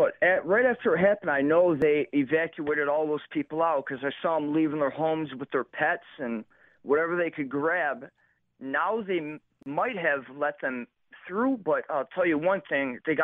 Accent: Chickawaga, United States; I grew up I was raised in Chickawaga by Cone Park Boulevard.

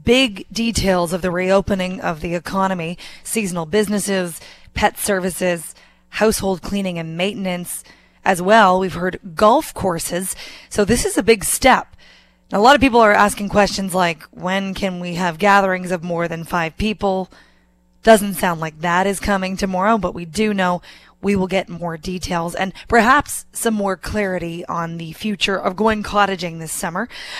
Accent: Oakville, Ontario, Canada; I say outside of Toronto for people that aren't from Toronto. It makes me sound like I'm cooler, but I'm from Oakville, Ontario, which has a bunch of lovely golf courses.

